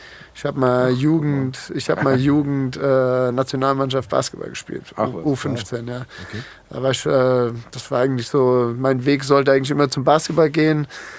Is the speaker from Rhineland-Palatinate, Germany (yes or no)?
no; Nuremberg, Bavaria, Germany; Ich komme ja ursprünglich aus Nürnberg und habe mich dann schon so mit 15, 16 eigentlich so ein bisschen von da verabschiedet, sag ich mal.